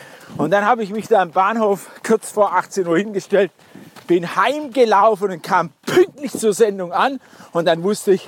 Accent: Blaubeuren, Baden-Württemberg, Germany; ich komme ja aus Blaubeire, das Schwäbische Alb, Blautopf, die Höhlen und so weiter, Weltkulturerbe, einer hat es schon gehört. Und die nächste große Stadt ist Ulm.

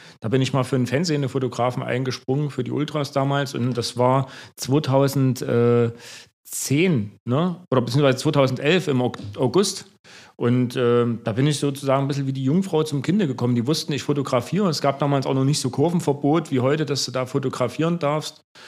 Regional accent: Gera, Thuringia, Germany; bin 38 Jahre alt, komme gebürtig aus Gera, also aus Ostthüringen.

